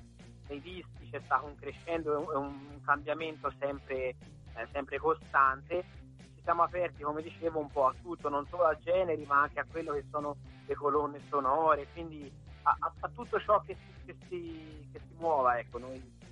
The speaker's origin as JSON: {"language": "Italian", "town": "Colle di Val d'Elsa", "region": "Tuscany", "country": "Italy", "said": "Esatto, noi siamo di Colle Valdelsa."}